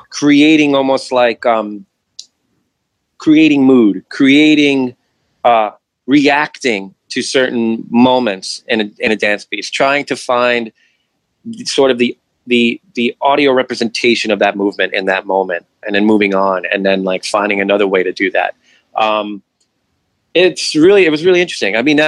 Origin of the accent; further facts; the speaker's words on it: Brooklyn, New York, United States; like me growing up in Brooklyn and New York